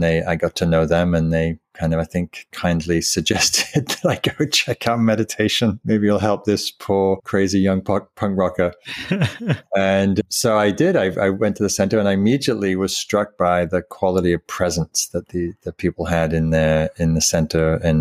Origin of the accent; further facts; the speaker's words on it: North East England, United Kingdom; Now, I grew up in Northumberland, which is on the Scottish border in England. And it's a very wild landscape, wild windswept beaches and beautiful countryside.